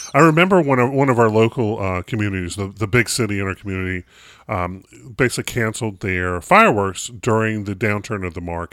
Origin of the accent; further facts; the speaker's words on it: North Carolina, United States; I'm a kid growing up in North Carolina